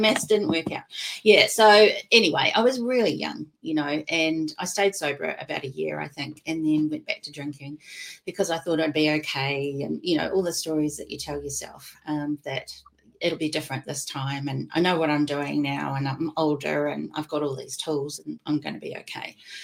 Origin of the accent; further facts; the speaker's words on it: Australia; It was just part of the culture of growing up in Australia in the 1970s.